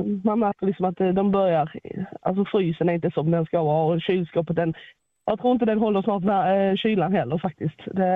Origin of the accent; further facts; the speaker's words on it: Skåne, Sweden; now in Tidaholm, Sweden; Ja, alltså, ja, Tidaholm, jag kommer ju från Skåne.